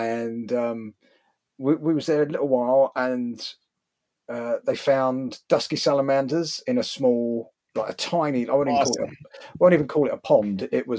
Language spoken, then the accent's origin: English; England, United Kingdom; in my best Cary Grant English, of course, said, "Hello, I'm from England."